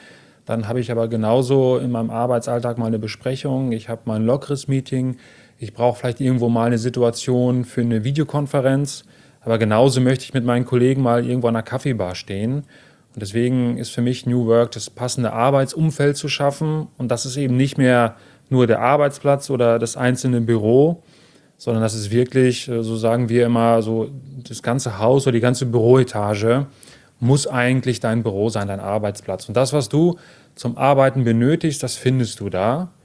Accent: Telgte, North Rhine-Westphalia, Germany; Ich komme nicht direkt aus Münster. Also meine Heimat ist ein bisschen weiter, aber nicht viel weiter. Es ist in Telgte, also quasi vor der Haustür.

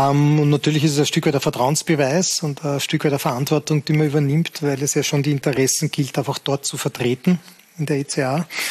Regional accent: Austria; Ich glaube, dass es wichtig ist, dass wir als Österreicher da unseren Beitrag leisten quasi.

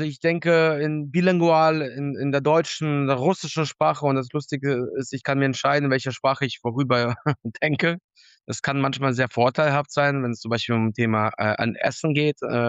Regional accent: Donbas, Ukraine; dann auf einmal im Donbass, da wo ich herkomme, die Dörfer, die Städte, wo ich geboren bin, mein Vater geboren ist, werden auf einmal weltbekannt

